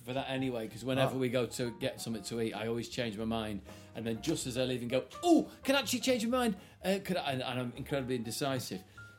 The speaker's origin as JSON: {"language": "English", "country": "United Kingdom", "said": "it makes you realise how unbelievably apologetic we are as British people for everything."}